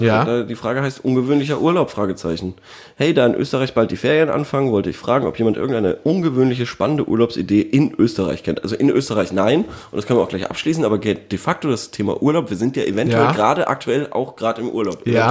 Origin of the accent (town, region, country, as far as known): Bavaria, Germany; now in Berlin, Germany